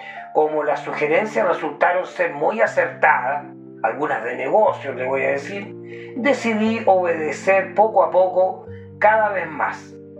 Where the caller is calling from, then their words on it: Jabalquinto, Andalusia, Spain; de Jabalquinto. Le llamo porque me ha parecido correcto compartir mi historia